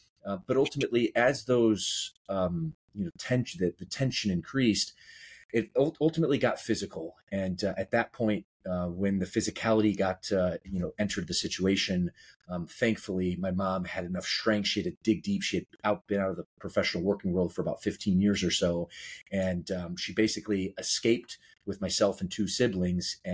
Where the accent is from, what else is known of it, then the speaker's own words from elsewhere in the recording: Midwest, United States; growing up the vast majority of my later childhood in the Midwest, which I am so grateful for, we're both from the Midwest, salt of the earth people.